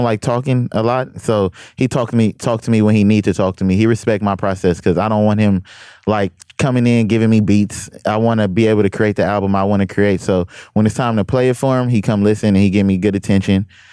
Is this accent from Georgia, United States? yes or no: no; Compton, California, United States; Because I'm a blood from Compton, or a nigga from Compton with a different message.